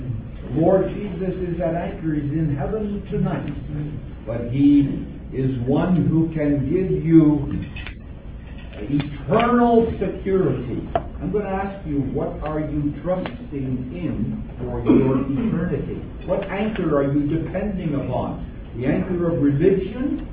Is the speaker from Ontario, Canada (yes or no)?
yes; Ottawa, Ontario, Canada; I come from Ottawa